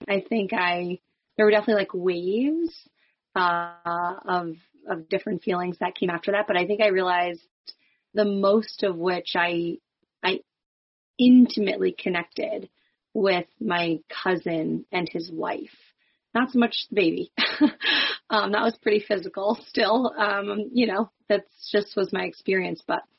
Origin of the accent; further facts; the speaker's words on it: New Jersey, United States; I'm from Northwestern New Jersey